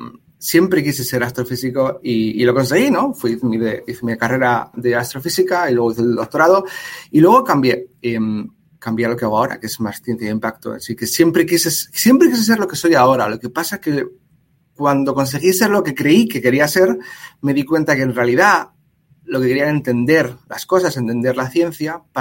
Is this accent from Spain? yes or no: yes; Gijón, Asturias, Spain; also born or lived in Oviedo; Yo soy de Asturias, nací en Oviedo y viví en Gijón.